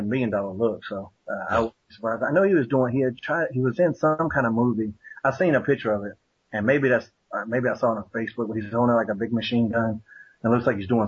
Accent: North Carolina, United States; And I'm from North Carolina. I'm from Flair country.

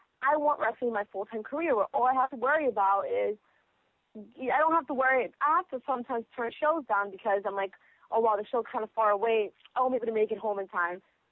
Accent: New York, United States; you know, I'm from New York. You know, we party here when we're young.

